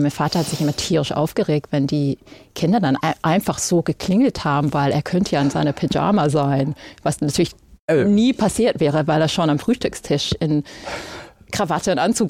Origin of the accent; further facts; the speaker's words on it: Eutin, Schleswig-Holstein, Germany; Also ich bin zur Schule gegangen in Eutin.